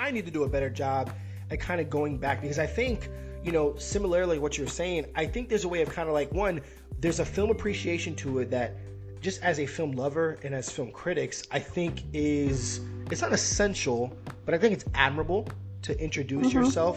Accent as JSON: {"language": "English", "region": "New York", "country": "United States", "tie": "born or raised there", "also_born_or_lived": "Miami", "said": "one, I was born in Miami, so it's like, how you get out of Miami not watching Scarface? And then okay. I moved to New York when I was in the fourth grade"}